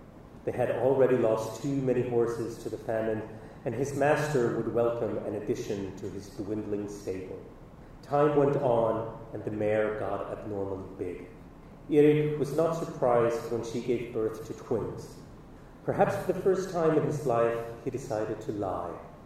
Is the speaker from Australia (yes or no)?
no; Sweden; also born or lived in Argentina; I grew up in Sweden, but I was born in Argentina.